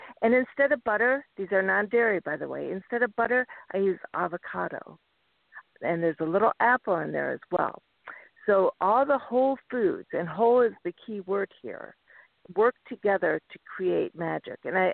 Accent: Detroit, Michigan, United States; And mind you, I'm not from Southern California, the health food center of whatever. I'm from Detroit, which is Philly cheesesteak sandwich land, right?

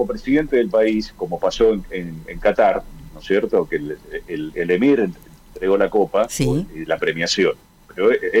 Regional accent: Argentina; also born or lived in Bolivia; lo digo como argentino y con respeto, tengo muchos amigos, yo viví en Bolivia 10 años

